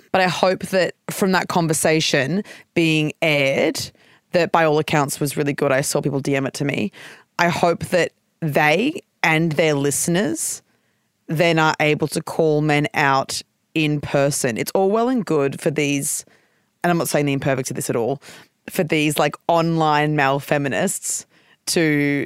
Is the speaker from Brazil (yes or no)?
no; Australia; as a white person growing up in Australia, deeply racist country